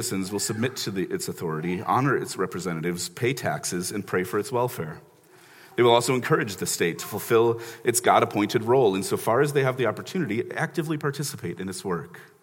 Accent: Chicago, Illinois, United States; because I grew up in Chicago, where you know it's dirty.

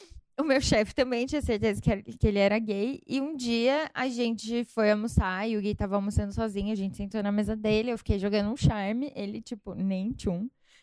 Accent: Mogi Mirim, São Paulo, Brazil; also born or lived in Goiânia; now in São Paulo, Brazil; antes de eu morar aqui, eu sou do interior de São Paulo, mas durante 2 anos da minha vida eu morei em Goiânia. E lá, Goiânia é uma cidade grande, né, em comparação com Mogi Mirim.

